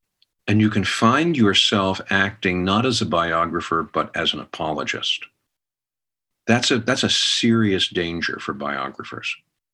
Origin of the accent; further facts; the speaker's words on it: Pennsylvania, United States; because I'm a Yankee from Yankee land. All right, I'm a Pennsylvania boy.